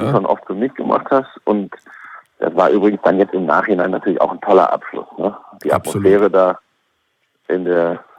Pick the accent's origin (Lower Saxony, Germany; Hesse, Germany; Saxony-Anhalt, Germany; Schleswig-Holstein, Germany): Lower Saxony, Germany; Oldenburg; Und da würde ich als Oldenburger erstmal sagen